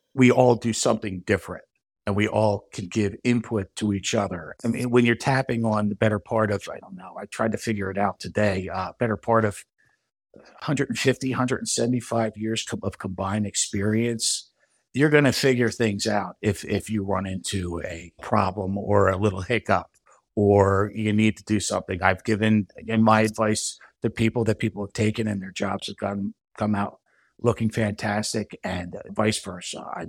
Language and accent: English; Newtown, Pennsylvania, United States; I'm originally from Newtown, Bucks County. Went to Council Rock High School, very big high school at the time.